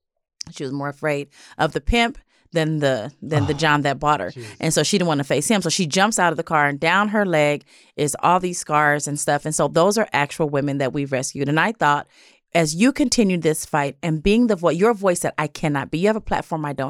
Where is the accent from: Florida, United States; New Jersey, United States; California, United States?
California, United States; Los Angeles; I grew up in South LA, and so the women who are on Figueroa or Western or just the streets we see every day